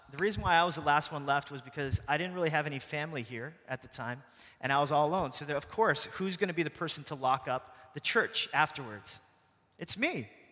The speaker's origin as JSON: {"language": "English", "region": "California", "country": "United States", "lives_now": "New York, United States", "said": "I'm not a native of New York, but I came from California and fell in love with the city"}